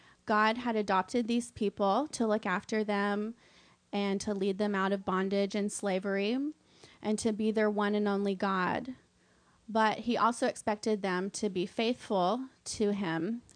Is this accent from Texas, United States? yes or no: yes; Weatherford, Texas, United States; I'm from Weatherford, Texas. I've never spent more than probably $20 on a Halloween costume.